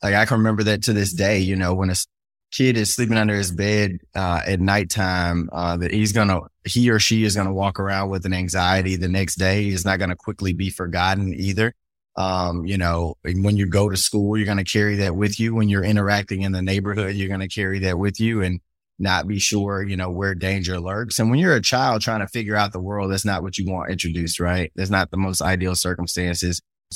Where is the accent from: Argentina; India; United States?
United States; Shreveport, Louisiana; born there; I was born in Cedar Grove here in Shreveport. It's one of the poorest communities and neighborhoods here.